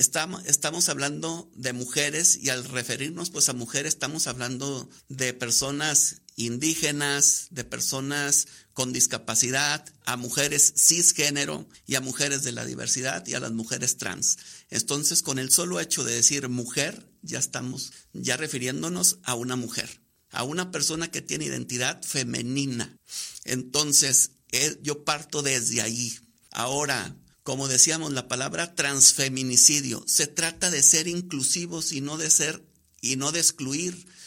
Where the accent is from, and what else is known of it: Culiacán, Sinaloa, Mexico